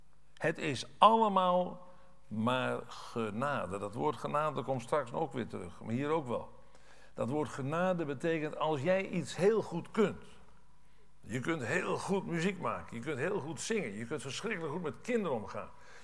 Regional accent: Netherlands; ik ben een Hollander en half Hollands en half Gelders. Dat zei ik gisteravond geloof ik al, hè. Maar Saksen, ik ben dus voor de helft een Saks

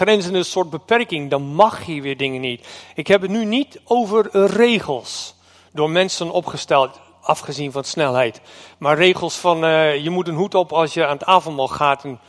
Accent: Canada; now in Netherlands; ik kom uit Canada en vorig jaar waren we weer. En toen zei ik van, nou, dit is mijn thuis. Maar uit Huizenmede is waar ik woon, Noord-Groningen.

